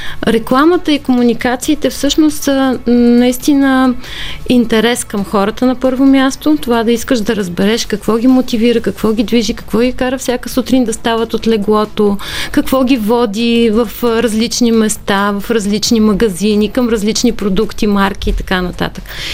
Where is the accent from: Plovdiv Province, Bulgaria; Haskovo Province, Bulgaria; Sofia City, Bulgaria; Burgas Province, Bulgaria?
Burgas Province, Bulgaria; Pomorie; още в детството си в Поморие, аз съм от морето.